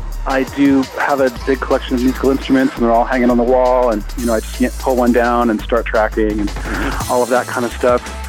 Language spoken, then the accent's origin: English; Los Angeles, California, United States; And I grew up in Los Angeles and I loved the beach and, you know, was a surfer in Malibu and stuff when I was a kid.